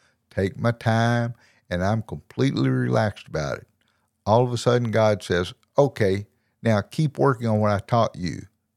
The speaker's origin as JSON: {"language": "English", "region": "the South", "country": "United States", "said": "I'm from the South. It's a buggy in the middle of the aisle."}